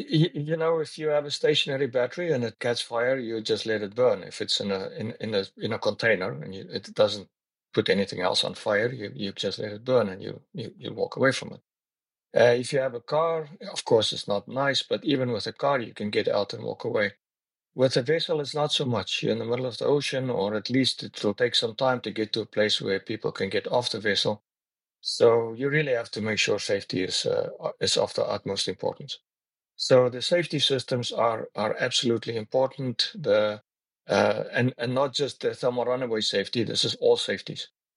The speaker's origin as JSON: {"language": "English", "country": "South Africa", "also_born_or_lived": "Norway / Spain", "moved": "as an adult", "lives_now": "Andorra", "said": "I'm from South Africa originally. I'll go to Spain. And today I'm residing in Andorra."}